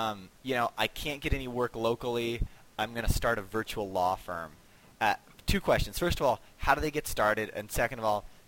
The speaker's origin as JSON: {"language": "English", "country": "United States", "said": "I'm from the United States."}